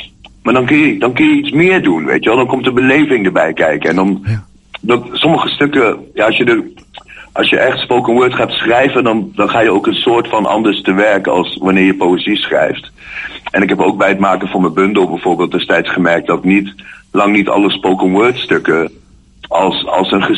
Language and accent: Dutch; Meppel, Drenthe, Netherlands; ik ben 42 jaar oud. Ik kom uit Meppel, daar ben ik ook al 5 jaar op de dag af bijna de stadsdichter van.